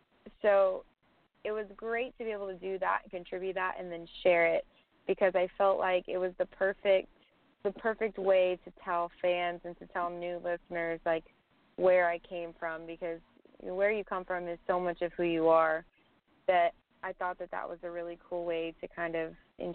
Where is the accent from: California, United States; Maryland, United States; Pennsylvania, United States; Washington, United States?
California, United States; Palmdale; After I went back to my hometown, after being gone for a really long time, I was visiting a friend of mine, and I stopped at the store and got out of the car, and it's very, very windy in Palmdale, California